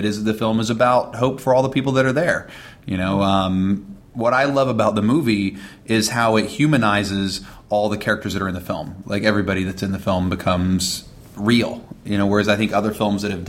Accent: West Virginia, United States; I'd been to other cons, you know, in New York and in my home state of West Virginia

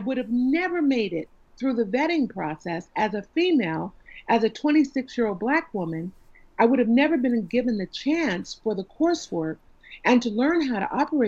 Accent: Bay Area, California, United States; So, I'm from the Bay Area, and living in Los Angeles is a little bit different.

